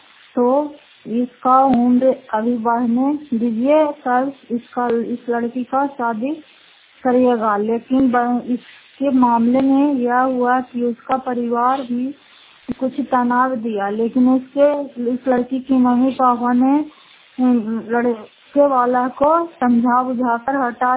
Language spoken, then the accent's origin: Hindi; Fatehpur Makrauta, Bihar, India; घर फतेहपुर मकरौता जिला नालंदा कराया ब्लॉक की निवासी हूँ।